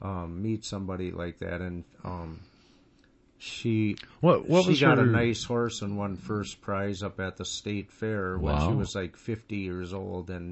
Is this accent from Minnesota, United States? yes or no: yes; Minnesota, United States; I grew up on North Memorial Parkway, right across from North Memorial Hospital, and the house is still there, and it's beautiful.